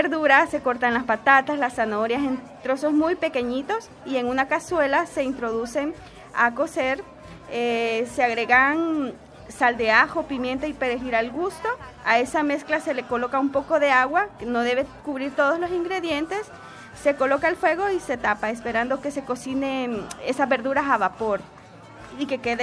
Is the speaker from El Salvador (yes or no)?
yes; El Salvador; yo, que soy salvadoreña